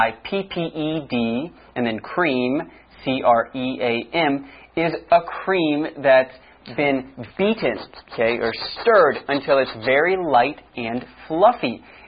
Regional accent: United States; I am from the United States, so I have celebrated Thanksgiving basically every year of my life.

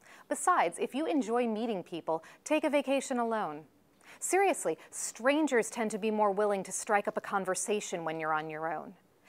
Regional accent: New York City, New York, United States; For years, women in my hometown of New York City didn't have the right to walk into a restaurant and eat lunch alone

